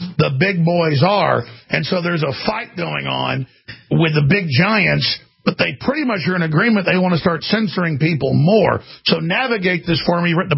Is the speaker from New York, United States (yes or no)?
yes; New York City, New York, United States; I'm from New York City.